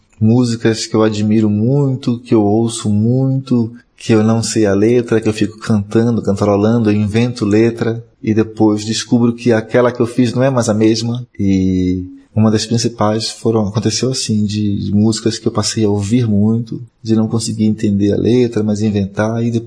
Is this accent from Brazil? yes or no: yes; Belém, Pará, Brazil; born there; que era uma influência também de Belém, de onde eu nasci